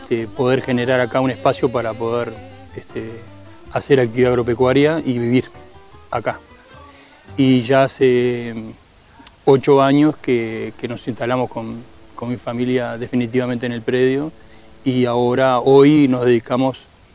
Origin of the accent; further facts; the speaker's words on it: Montevideo, Uruguay; Soy de Montevideo, nací en Montevideo. Aquí mi familia paterna es de aquí de la zona y vine desde niño todos los años en las vacaciones a este lugar y lo adquirí como propio.